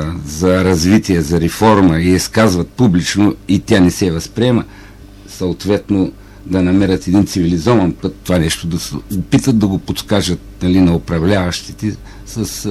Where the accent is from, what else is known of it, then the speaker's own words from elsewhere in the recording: Plovdiv, Plovdiv Province, Bulgaria; аз съм пловдивчанин, роден съм в този град, общувам с много хора